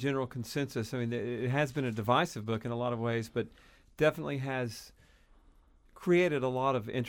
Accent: Knoxville, Tennessee, United States; And I said, I'm from Knoxville, Tennessee.

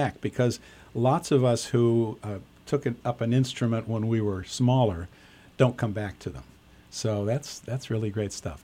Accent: Evanston, Illinois, United States; I'm from Evanston.

